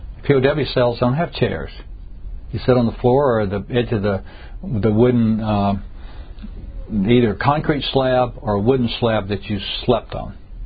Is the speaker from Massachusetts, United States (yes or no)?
no; Commerce, Georgia, United States; Georgia. I grew up on a farm outside of Athens, Georgia, in near a little town called Commerce, where I went to school.